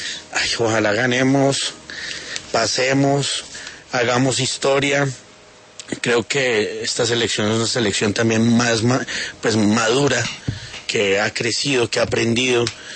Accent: Colombia; como colombianos nos ilusiona, nos une

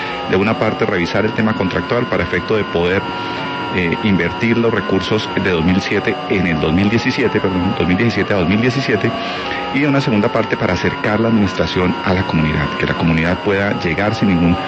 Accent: Bogotá, Colombia; Ese es un sector que tenemos que proteger como bogotanos.

